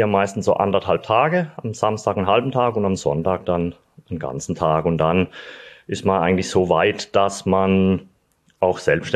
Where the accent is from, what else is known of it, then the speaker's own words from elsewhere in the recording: Sulzburg, Baden-Württemberg, Germany; also born or lived in Freiburg; now in Eschbach, Germany; zum ersten Sulzburg, da bin ich aufgewachsen, geboren in Freiburg. Und das verbindet mich mit dem Schwarzwald. Wohne ich mittlerweile in Eschbach.